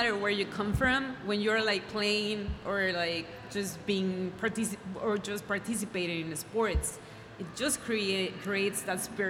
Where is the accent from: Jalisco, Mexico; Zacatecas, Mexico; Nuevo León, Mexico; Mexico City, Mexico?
Mexico City, Mexico; also born or lived in Baja California; I was born there, but I didn't really live there. I lived in the north in Mexico City, but I have roots from Baja California